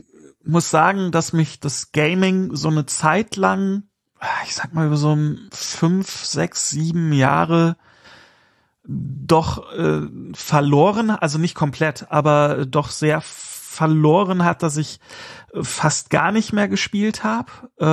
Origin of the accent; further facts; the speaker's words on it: Germany; sag ich als Deutscher.